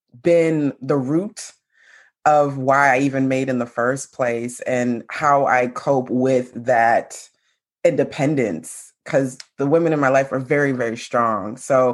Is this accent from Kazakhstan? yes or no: no; Saint Thomas, U.S. Virgin Islands; born there; So I was born in St. Thomas, U.S. Virgin Islands. My mom and my dad met there.